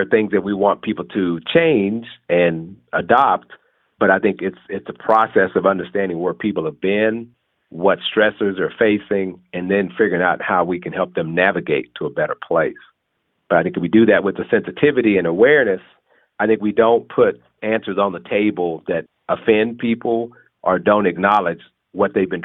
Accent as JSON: {"language": "English", "region": "Texas", "country": "United States", "tie": "born or raised there", "said": "I grew up in Texas."}